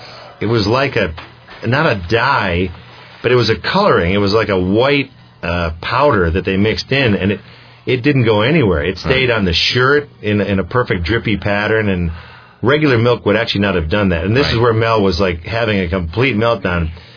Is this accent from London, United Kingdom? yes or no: no; Scotland, United Kingdom; And I'm Scottish.